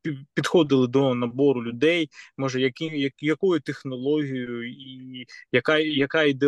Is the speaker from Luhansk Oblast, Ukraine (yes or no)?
no; Dnipro, Dnipropetrovsk Oblast, Ukraine; Я з Дніпра сам.